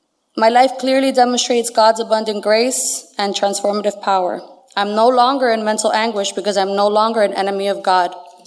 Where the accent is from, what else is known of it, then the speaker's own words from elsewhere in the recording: Queens, New York, United States; I was born and raised in Corona, Queens, New York. I am one of five children.